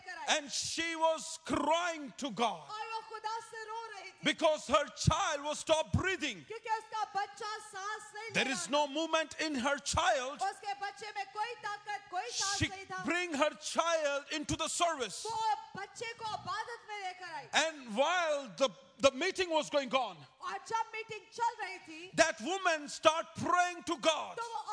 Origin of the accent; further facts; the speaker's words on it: Pakistan; I want to tell you, we came from Pakistan. Pakistan is second largest Islamic country in the world.